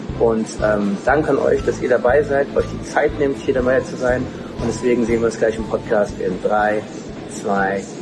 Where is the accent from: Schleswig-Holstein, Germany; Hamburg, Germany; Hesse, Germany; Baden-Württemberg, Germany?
Hesse, Germany; Frankfurt am Main; wir sind hier in Frankfurt am Main, meiner Heimatstadt